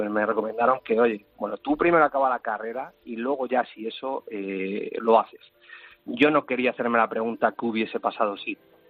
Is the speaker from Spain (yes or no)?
yes; Cuacos de Yuste, Extremadura, Spain; yo soy de Cuacos de Yuste, un pequeño pueblo de Cáceres, y mi madre tiene farmacia allí.